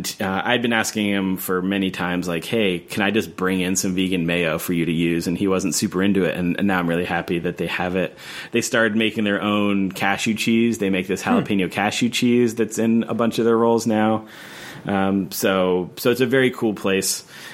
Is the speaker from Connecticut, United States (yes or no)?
yes; New Haven, Connecticut, United States; I'm from New Haven, so you notice there's a lot of New Haven spots on the list.